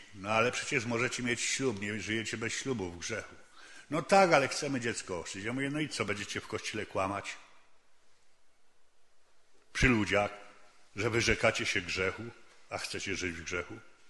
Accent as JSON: {"language": "Polish", "region": "Lesser Poland", "country": "Poland", "said": "ja pochodzę z tych stron, trochę bardziej na południe, za Nowym Targiem, za Czarnym Dunajcem."}